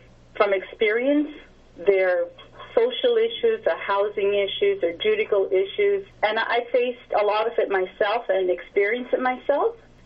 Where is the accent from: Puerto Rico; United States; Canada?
Canada; Rigolet, Newfoundland and Labrador; also born or lived in Happy Valley-Goose Bay; I'm from the land claim region of Rigolet. I was born in Happy Valley, Goose Bay, and I've lived in the urban Inuit environment for almost 40 years.